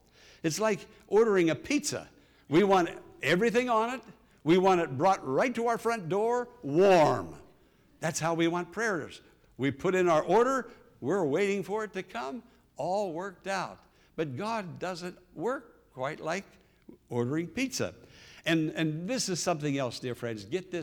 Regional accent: Pennsylvania, United States; I'm from Western Pennsylvania, as you know, hill country.

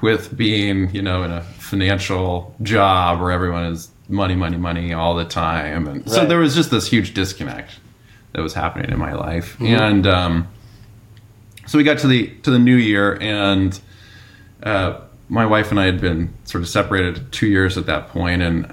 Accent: Minnesota, United States; I grew up in Minnesota, and I'd moved back to Minnesota for this job.

